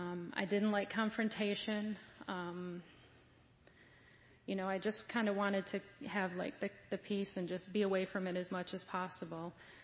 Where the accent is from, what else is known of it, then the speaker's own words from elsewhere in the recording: Syracuse, New York, United States; So I mentioned already I'm from Syracuse, New York, and I am the middle of five children. I was born into a Irish Catholic family and a big family.